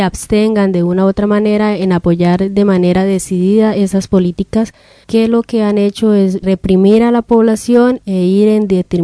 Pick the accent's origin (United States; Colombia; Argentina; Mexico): Colombia; no somos solos los colombianos los que estamos luchando por una sociedad más justa